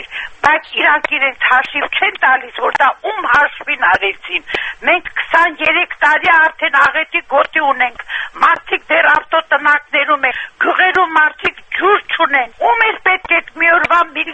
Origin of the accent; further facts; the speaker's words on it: Talin, Aragatsotn, Armenia; Թալինից եմ, ուզում եմ վաղը, ամսի 23-ին սեպտեմբերին գնալ Երևան